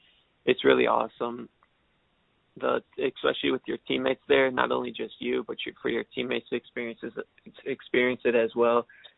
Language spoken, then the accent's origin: English; Illinois, United States; And the family is all close. We're all from Illinois.